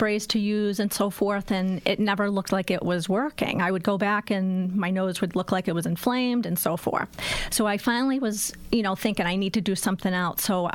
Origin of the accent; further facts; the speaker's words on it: Maryland, United States; also born or lived in Massachusetts; I'm originally from Maryland, so believe it or not, I grew up on a farm, and my mother canned. We had our own pigs.